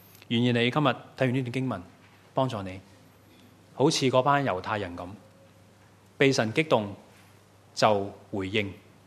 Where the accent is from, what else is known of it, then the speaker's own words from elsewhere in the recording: Hong Kong; 可能我哋香港人性格都系吓